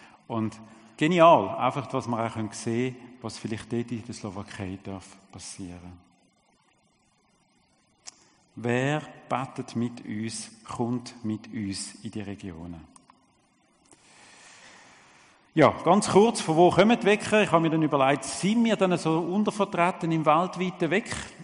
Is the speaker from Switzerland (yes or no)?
yes; Switzerland; was das heisst, als Schweizer, als Europäer in der Mission zu sein.